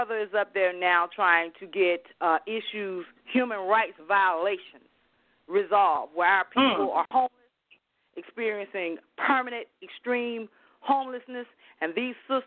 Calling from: Georgia, United States; Greetings. … I'm calling from Georgia.

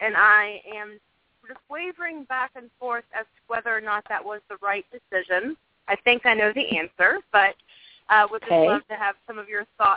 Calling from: Richmond, Virginia, United States; I am calling you from Richmond, Virginia.

